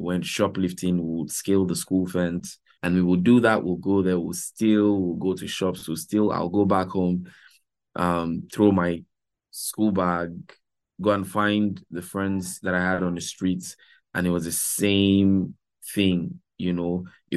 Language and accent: English; Calabar, Cross River, Nigeria; I grew up in Calabar, Nigeria with both of my parents.